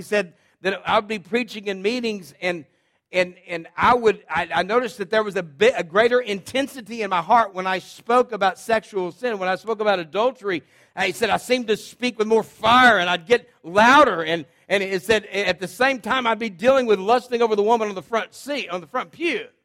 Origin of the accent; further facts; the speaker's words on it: Texas, United States; I was from South Texas